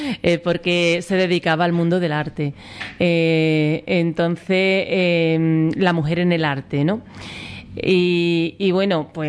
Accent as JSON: {"language": "Spanish", "town": "Las Cabezas de San Juan", "region": "Andalusia", "country": "Spain", "said": "Es que soy de Las Cabezas y estoy muy orgullosa de ello."}